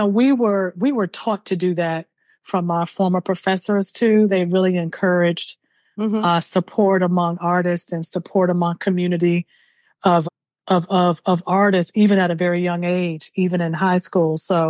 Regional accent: Washington, District of Columbia, United States; I am originally from Washington, D.C., born and raised.

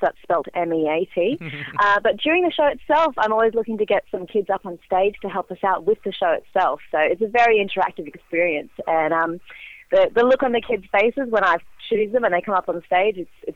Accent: Australia; accent: Antipodean; I'm from Australia

